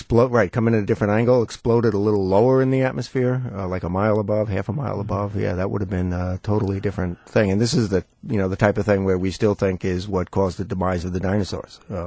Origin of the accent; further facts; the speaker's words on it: New York, United States; also born or lived in Colorado; I grew up in New York, but then lived in Colorado for 10, 11 years and saw a lot of rattlesnakes